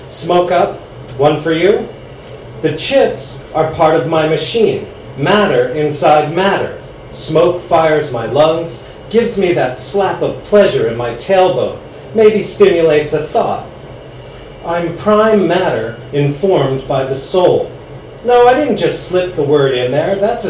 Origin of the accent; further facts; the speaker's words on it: New Jersey, United States; I grew up in New Jersey. I'm about to tell you all about it. I have a lot of local references in my poems.